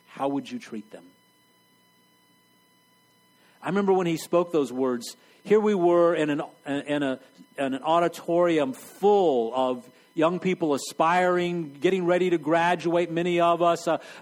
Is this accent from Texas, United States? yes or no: yes; Texas, United States; I grew up in Texas, so we had Luby's and Furs cafeteria.